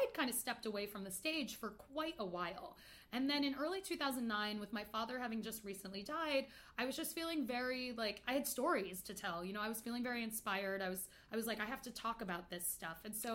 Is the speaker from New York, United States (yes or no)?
yes; New York, United States; now in Los Angeles, United States; Like, I grew up in New York, like I mentioned, I went to NYU for like theater and my focus was solo performance.